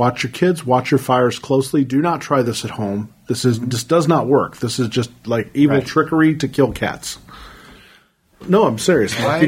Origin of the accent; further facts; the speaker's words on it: Ireland; I mean, I'm Irish. What can I tell you?